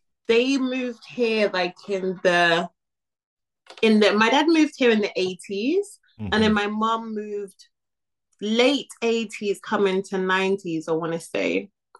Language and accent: English; Uganda; Oh, I'm from Uganda.